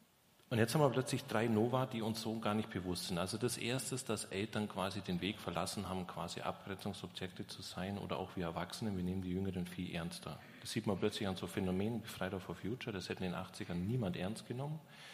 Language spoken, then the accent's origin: German; Augsburg, Bavaria, Germany; Genau, ich komme nämlich aus Augsburg.